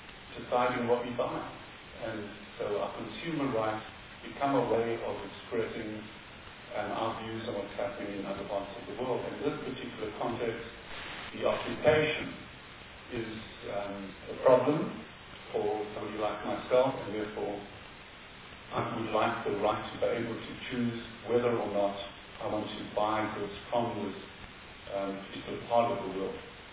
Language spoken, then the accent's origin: English; South Africa; I feel quite strongly that as a South African citizen